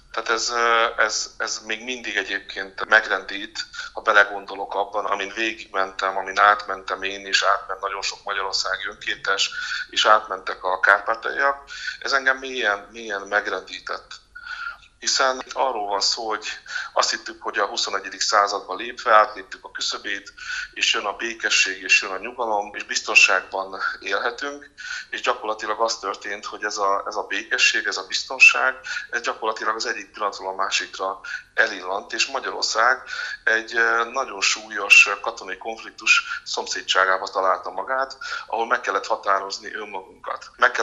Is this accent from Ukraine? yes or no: yes; Zakarpattia Oblast, Ukraine; Eltűnt az élet a falumból, a szülőfalumból, a templomomból, az iskolámból, a településről, ahol felnőttem, amit szerettem